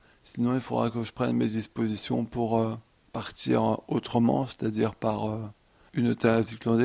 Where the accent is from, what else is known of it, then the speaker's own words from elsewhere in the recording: France; Je suis français, j'aime mon pays, je veux pouvoir m'éteindre en France.